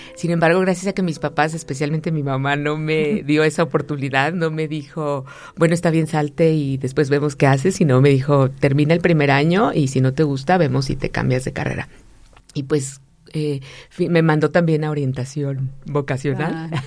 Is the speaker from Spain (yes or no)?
no; Aguascalientes, Mexico; also born or lived in Chicago; por azares del destino no nací en Aguascalientes, nací en Estados Unidos, en la ciudad de Chicago, aunque toda mi formación académica ha sido en Aguascalientes, siempre.